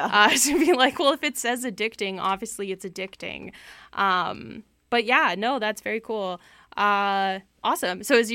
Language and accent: English; Alberta, Canada; I am from Alberta.